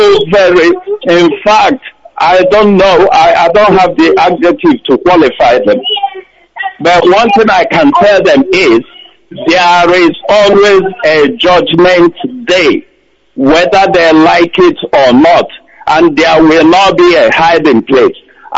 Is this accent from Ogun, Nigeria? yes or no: no; Okigwe, Imo, Nigeria; I come from Okigwe, in the Biafra land.